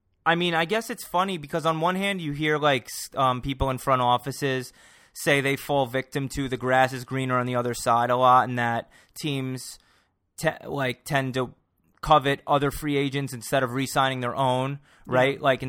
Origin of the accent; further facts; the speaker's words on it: New York, United States; I realized I'm a New Yorker and like the Mets